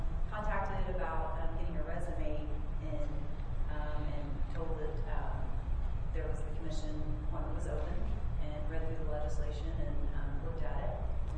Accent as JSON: {"language": "English", "town": "Bristow", "region": "Oklahoma", "country": "United States", "said": "I'm from Bristow. I'm a member of the Creek Nation. My family lives in Bristow."}